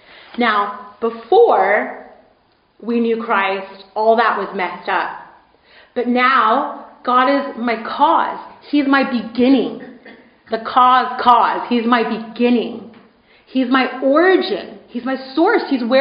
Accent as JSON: {"language": "English", "region": "California", "country": "United States", "lives_now": "Scotland, United Kingdom", "said": "I said, I'm from California, but I live in Scotland."}